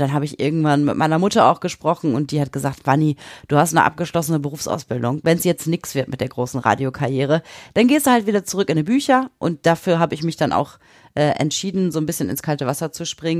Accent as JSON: {"language": "German", "town": "Bottrop", "region": "North Rhine-Westphalia", "country": "Germany", "said": "in meiner Stadt, wo ich herkomme, in Bottrop"}